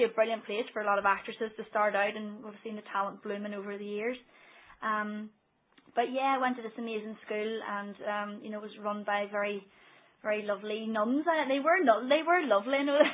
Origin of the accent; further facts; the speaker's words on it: Belfast, Northern Ireland, United Kingdom; I was born late 70s.